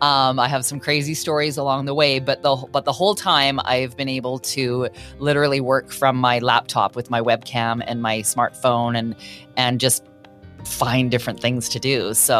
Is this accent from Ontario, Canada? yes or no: no; British Columbia, Canada; So I got started in radio in my hometown and where I currently live. It's in a small town in BC, Canada.